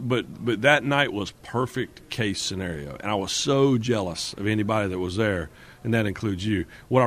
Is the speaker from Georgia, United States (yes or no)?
no; Rockingham, North Carolina, United States; I mean, I told you I'm from Rockingham.